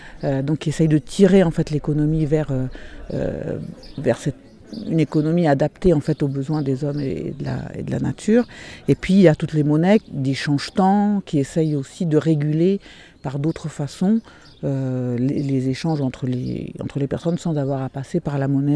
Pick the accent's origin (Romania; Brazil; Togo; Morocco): Brazil; moved away as an adult; now in France; je suis brésilienne, mais j'habite en France depuis bon nombre d'années. Voilà, j'ai trois enfants, j'habite en région parisienne